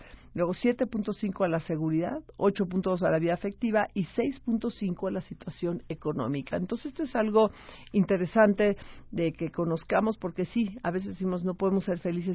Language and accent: Spanish; Mexico; qué tan felices somos aquí los mexicanos